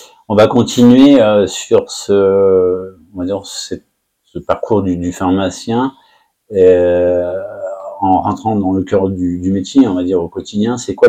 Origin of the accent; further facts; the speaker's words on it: Paris, Île-de-France, France; en tant que bon parisien